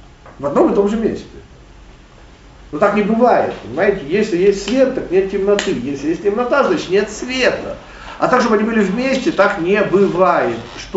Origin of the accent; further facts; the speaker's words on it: Chernivtsi, Chernivtsi Oblast, Ukraine; я родился в Черновцах, и когда я был маленький, я помню, как в нашей 33-й гвардейской школе это было развлечение. Ну, я еще конопатый такой был, вот, ну, еврейский мальчик